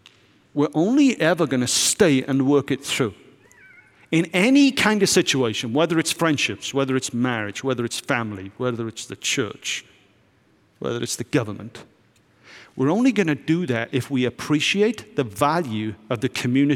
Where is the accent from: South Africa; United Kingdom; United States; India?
United Kingdom; I'm from Britain